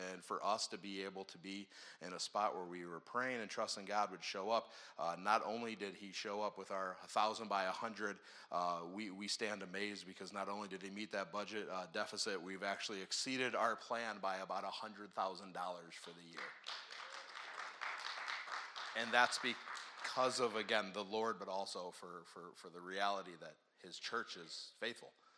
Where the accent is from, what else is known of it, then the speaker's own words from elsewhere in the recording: Milford, Michigan, United States; So since I grew up in the Milford area, whenever I start driving down